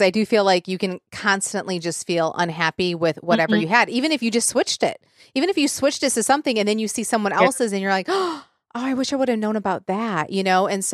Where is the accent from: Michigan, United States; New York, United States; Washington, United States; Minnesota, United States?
Michigan, United States; now in Nashville, United States; A lot of the houses in Nashville do not have basements and I'm from Michigan. So I was used to that.